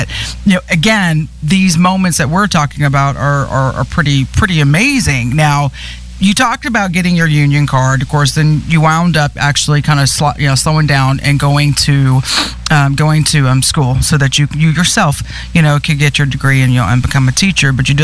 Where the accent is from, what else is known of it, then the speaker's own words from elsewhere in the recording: New York, United States; born there; My Bronx boy is my father. I was born in New York, so I mean, there's a little twinge in my heart for this.